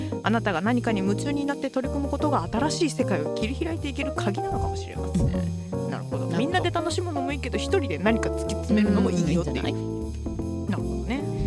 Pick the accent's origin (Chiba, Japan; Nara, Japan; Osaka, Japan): Nara, Japan; 私の実家が奈良で、奈良すごい道が細いので